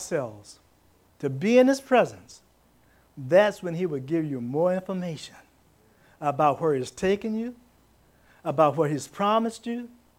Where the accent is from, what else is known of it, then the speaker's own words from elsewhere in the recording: Williamsburg, Virginia, United States; let me tell you, I'm from Williamsburg, the old historical place.